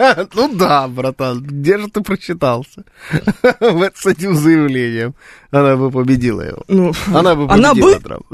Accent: Krasnogorsk, Moscow Oblast, Russia; вижу своих сограждан, таких же москвичей, как я из Красногорска

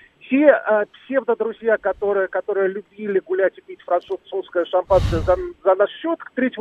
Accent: Moscow, Russia; Мы оба москвичи, у обоих есть квартира в Москве

